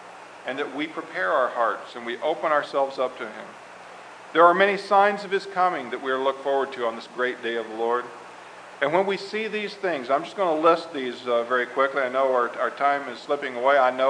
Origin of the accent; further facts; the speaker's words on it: Arkansas, United States; And like I said, I am originally from Arkansas. The longest period of time I ever lived there was from, 80 to 85 when I pastored the church there.